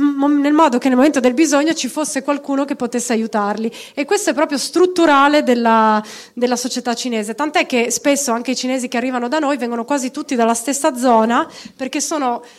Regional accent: Friuli-Venezia Giulia, Italy; Avevo 19 anni, nata e cresciuta in Italia, in Friuli tra l'altro

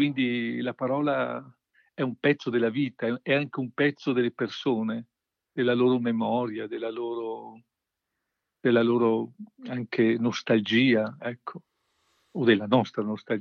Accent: Veneto, Italy; Io sono veneto, no?

